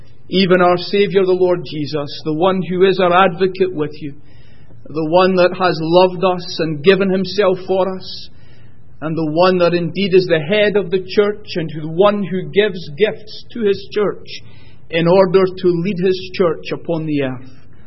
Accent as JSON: {"language": "English", "country": "United Kingdom", "lives_now": "United States", "said": "my home country, that is Britain, not England"}